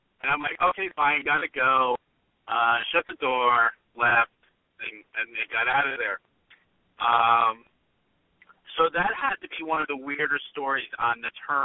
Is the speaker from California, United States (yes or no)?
no; New Jersey, United States; born there; Well, actually, I mean, I was born in New Jersey, which, you know, may have created